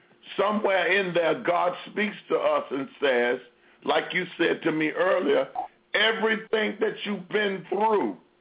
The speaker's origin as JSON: {"language": "English", "town": "Chicago", "region": "Illinois", "country": "United States", "tie": "born or raised there", "said": "all the way from Aurora, Illinois, right outside of my hometown, Chicago, in the Midwest there."}